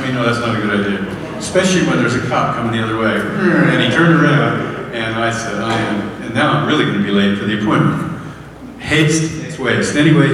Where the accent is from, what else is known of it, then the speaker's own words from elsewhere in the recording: Pennsylvania, United States; I grew up near Philadelphia, and the slogan was, get even.